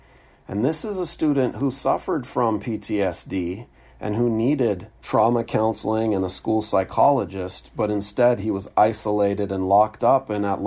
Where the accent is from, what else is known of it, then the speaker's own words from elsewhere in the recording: Seattle, Washington, United States; moving back to my hometown of Seattle and teaching middle school and high school